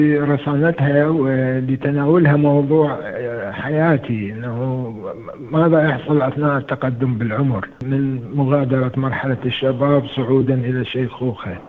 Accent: Iraq; moved away as an adult; now in Australia; فلما طلعت من العراق، وللأسف يعني طلعت من العراق بسبب الظروف اللي كانت سائدة في وقتها

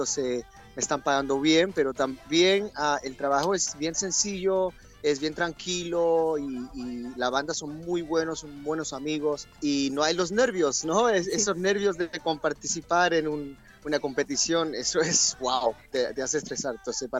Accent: Australia; O sea, yo soy de acá, pero mis padres son de otra tierra. Entonces me dicen, bueno, tú eres eso. Y dije, sí, pero nacido acá en Australia, entonces yo quise ser australiano

